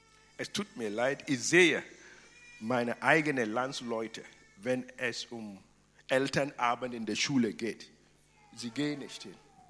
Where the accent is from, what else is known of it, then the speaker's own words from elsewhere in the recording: Ghana; now in Germany; Ich bin Deutscher, ich bin Ghana und ich bin himmlischer Bürger auch.